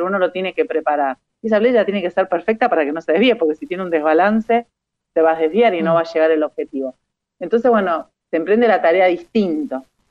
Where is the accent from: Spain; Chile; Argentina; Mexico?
Argentina; San Lorenzo, Santa Fe; vivo en Argentina, en la provincia de Santa Fe, en una ciudad que está al lado de Rosario. Aunque no soy rosarina, soy de la ciudad histórica de San Lorenzo, la primera batalla de San Martín.